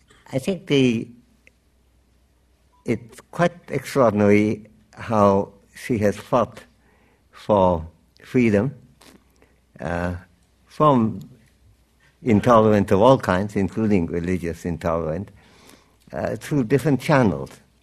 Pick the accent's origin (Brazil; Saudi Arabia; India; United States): India; It's in some ways, as an Indian, and there are many Indians here, I can say that, we have a much easier situation.